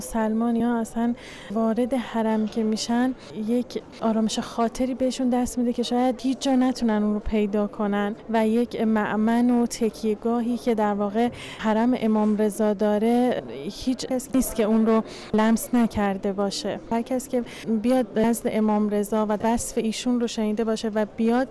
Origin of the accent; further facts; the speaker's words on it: Tehran, Tehran Province, Iran; من از تهران اومدم.